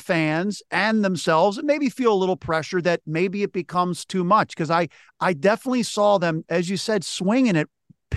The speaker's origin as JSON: {"language": "English", "town": "Philadelphia", "region": "Pennsylvania", "country": "United States", "tie": "born or raised there", "said": "I think I was, you know, mid-20s, right back in my hometown in Philly."}